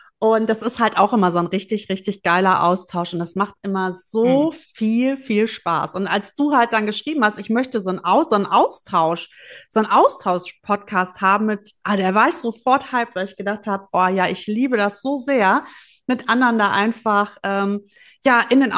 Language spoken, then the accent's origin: German; North Rhine-Westphalia, Germany; ich komme aus dem Ruhrpott